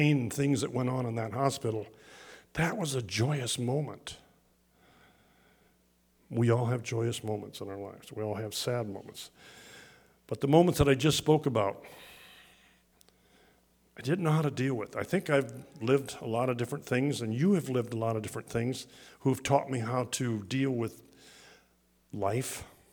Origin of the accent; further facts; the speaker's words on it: Ireland; I'm an Irishman and I love to tell stories.